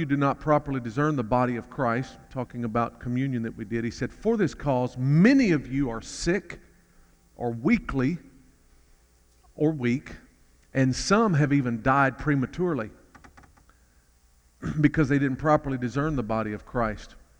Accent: Mississippi, United States; also born or lived in Tennessee; now in Dallas, United States; I live in Dallas, Texas right now, but I was born in Tennessee to the home of an evangelist. My mom and dad were traveling the country preaching when I was born. Settled in Mississippi when I was 18 months old

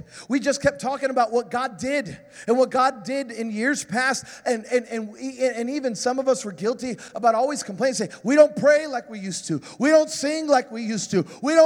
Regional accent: Chicago, Illinois, United States; I mean, I was raised in Chicago. I'd never seen a hurricane.

